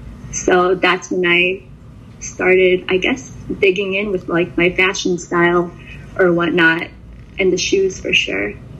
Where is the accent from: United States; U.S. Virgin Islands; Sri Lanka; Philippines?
Philippines; moved away; So I'm an immigrant. I immigrated from the Philippines, and back in the 90s, I think it was just huge for, I guess my parents or my like mom's generation to kind of like flex back when it came to like sending stuff back to the Philippines.